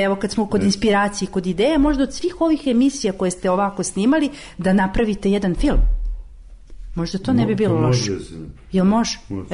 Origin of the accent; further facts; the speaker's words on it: Kosovo; moved away; Ja sam inače rodom sa Kosova i onda rat, 99. godina, prelazim ovde